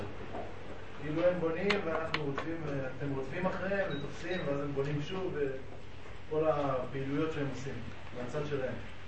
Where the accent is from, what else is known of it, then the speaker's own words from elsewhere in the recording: Petah Tikva, Central District, Israel; אני מפתח תקווה.